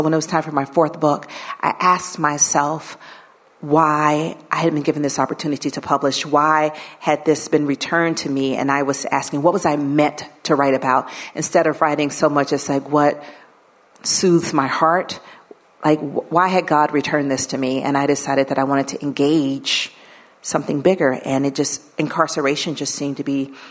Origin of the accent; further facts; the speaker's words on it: Atlanta, Georgia, United States; The first book is about growing up in Atlanta during the Atlanta child murders. When I was a child in Atlanta, 28 black children were killed, and two of them were students at my elementary school.